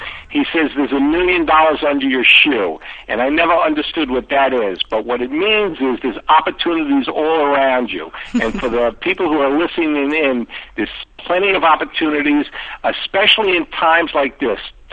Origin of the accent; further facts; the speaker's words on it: Brooklyn, New York, United States; I'm from Brooklyn, New York originally.